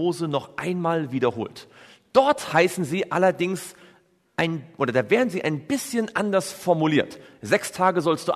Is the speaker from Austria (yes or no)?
no; Germany; Nun, ich komme aus Deutschland und da kann das ein bisschen schwierig sein.